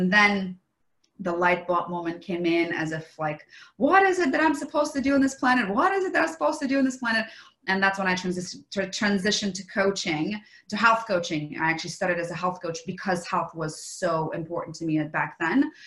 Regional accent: Russia; English is a second language; now in New York City, United States; Yeah, so originally I am from Russia. I was born and bred in Russia, and I migrated to the United States, to New York City, where I am currently located, but I also am location independent. So New York City for now.

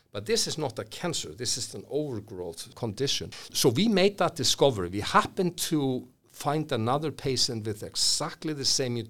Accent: Iceland; because I'm from Iceland

